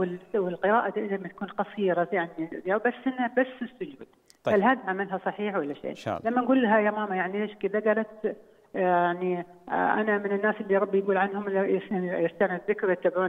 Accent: Saudi Arabia; يعني أنا عندي أسهم في بنك خليجي، مش عندنا في السعودية

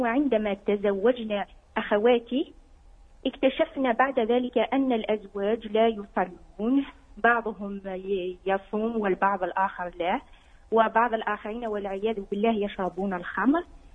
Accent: Algeria; ذهبت أنا أصلي جزائرية

